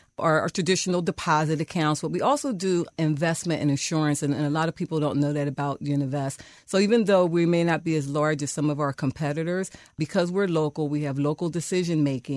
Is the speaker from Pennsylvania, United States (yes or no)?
yes; Philadelphia, Pennsylvania, United States; I am, born and raised in Philadelphia. I went to Jenks School in Chestnut Hill. I grew up in Germantown. I went to Germantown High School that has sadly closed now.